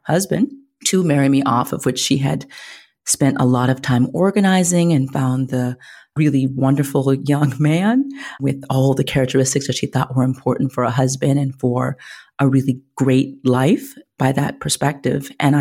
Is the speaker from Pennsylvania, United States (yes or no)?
yes; Pittsburgh, Pennsylvania, United States; But I was born in Pittsburgh. Most people don't know that.